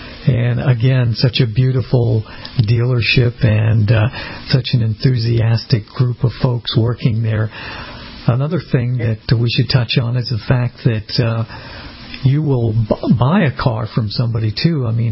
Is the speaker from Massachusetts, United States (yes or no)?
yes; Boston, Massachusetts, United States; And I am relatively new to Florida myself. I'm from Boston originally